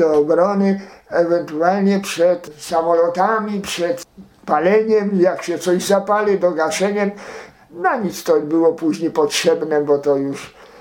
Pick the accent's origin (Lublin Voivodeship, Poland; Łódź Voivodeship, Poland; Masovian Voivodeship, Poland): Masovian Voivodeship, Poland; Żyrardów; born there; urodziłem się jeszcze przed wojną drugą światową. Tu w Żyrardowie, na ulicy Warińskiego, tam się urodziłem, w Malinowszaku.